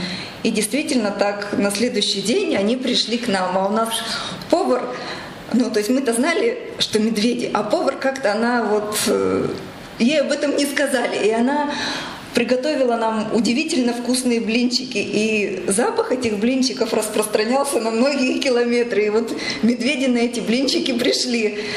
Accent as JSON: {"language": "Russian", "town": "Chelyabinsk", "region": "Chelyabinsk Oblast", "country": "Russia", "said": "Так как я из Челябинска, я живу в городе"}